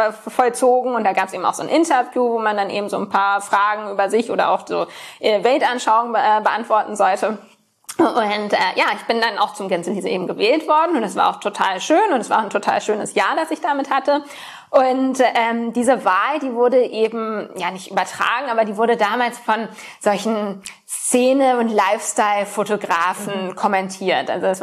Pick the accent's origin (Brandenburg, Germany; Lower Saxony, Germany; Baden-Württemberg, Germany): Lower Saxony, Germany; Göttingen; als ich so 18 war ungefähr, habe ich in meiner Heimatstadt in Göttingen an einer Wahl zum Gänselisee teilgenommen.